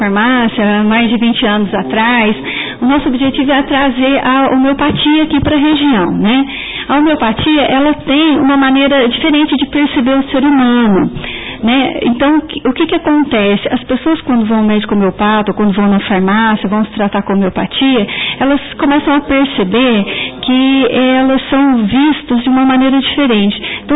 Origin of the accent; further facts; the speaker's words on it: Guaxupé, Minas Gerais, Brazil; born there; Eu nasci aqui em Guaxupé, né?